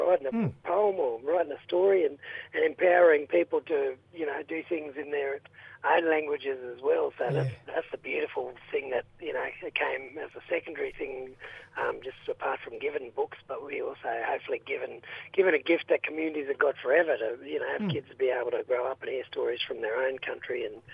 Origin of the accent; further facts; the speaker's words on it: New South Wales, Australia; No, Gumeroi Wall, Ualeoi Wall. … I'm from Gumeroi, or otherwise known as Kamilaroi Country, in northwest New South Wales